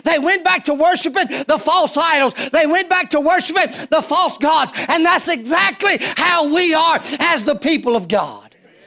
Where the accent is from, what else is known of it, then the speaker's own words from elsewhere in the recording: North Carolina, United States; I am from North Carolina, but I don't have a dip in my mouth.